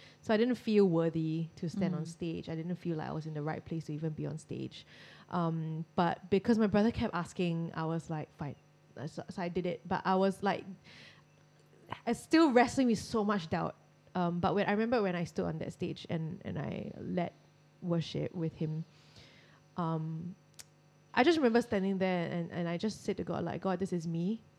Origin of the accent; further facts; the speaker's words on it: Australia; I think it's just so encouraging also as a Australian to know